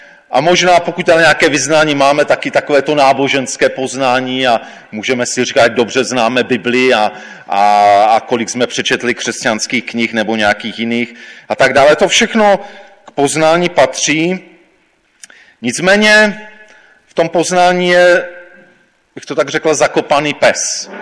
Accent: Ostrava, Moravian-Silesian Region, Czechia; Pocházím z Ostravy, takže ze severovýchodního koutu naší republiky.

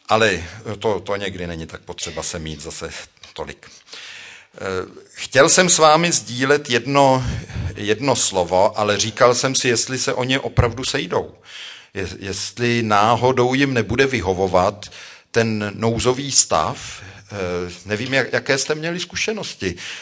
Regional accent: Buštěhrad, Central Bohemian Region, Czechia; když jsem z Buštěhradu jezdil do školy

